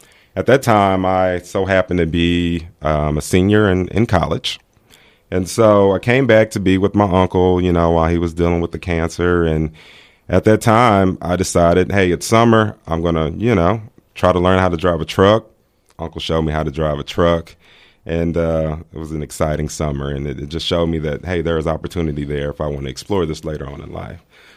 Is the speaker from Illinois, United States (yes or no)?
no; Dallas, Texas, United States; You know, like you said, I'm born and raised in Dallas, Texas.